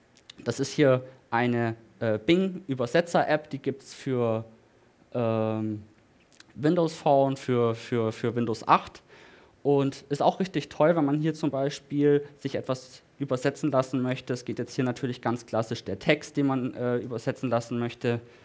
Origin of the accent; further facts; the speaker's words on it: Ingolstadt, Bavaria, Germany; ich komme aus Ingolstadt, habe in Ingolstadt eine eigene .NET User Group